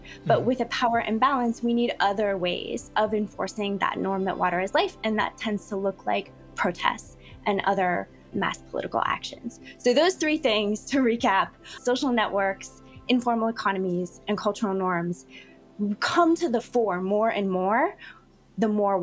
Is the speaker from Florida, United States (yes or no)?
yes; Miami, Florida, United States; I'm from Miami and grew up in hurricane culture.